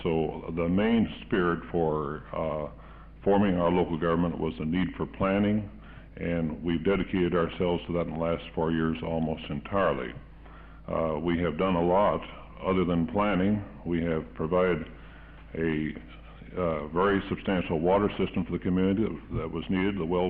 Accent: Wilsonville, Oregon, United States; from Wilsonville, Oregon

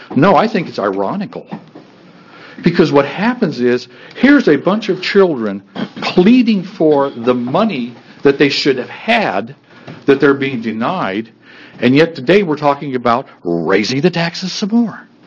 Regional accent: United States; I'm from Linn County.

